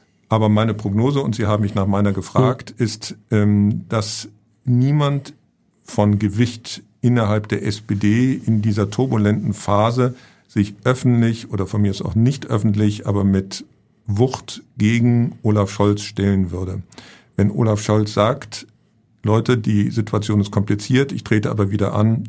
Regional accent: Hamburg, Germany; Sie sind Hamburger, ich bin Hamburger, wir kennen den schon ein paar Jahre.

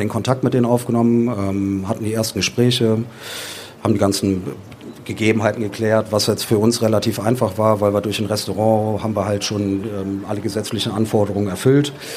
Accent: Düsseldorf, North Rhine-Westphalia, Germany; gut, wir sind Düsseldorfer selber, wir trinken Altbier, wir lieben Altbier.

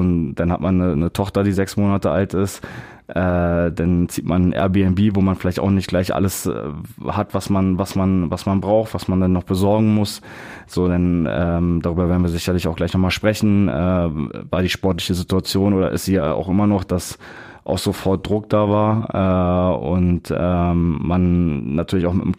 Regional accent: Berlin, Germany; Ich bin in Berlin aufgewachsen.

